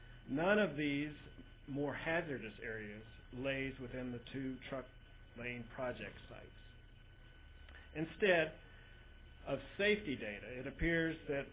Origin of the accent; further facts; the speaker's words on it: Emory, Virginia, United States; I'm from Emory, Virginia, and I know you all must be tired